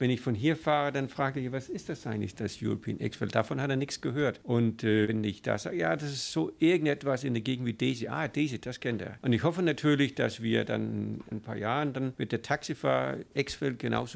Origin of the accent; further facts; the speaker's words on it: Denmark; Ich komme aus Dänemark und da war der Druck immer da.